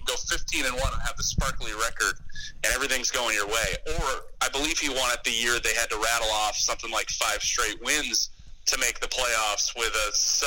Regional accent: New England, United States; I grew up in New England

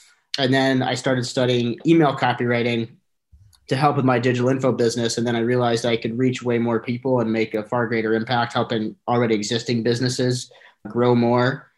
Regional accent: Northeast, United States; moved away as an adult; I'm originally from the Northeast, and a week after I graduated from college, I moved to LA.

